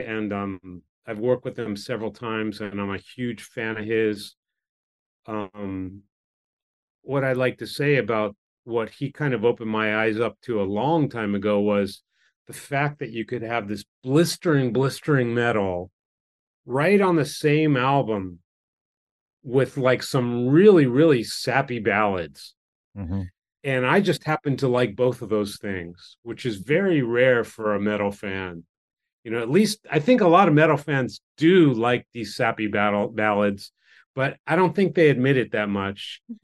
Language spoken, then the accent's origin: English; United States; now in Japan; I feel so natural and fit in Japan so well. Because when I grew up in America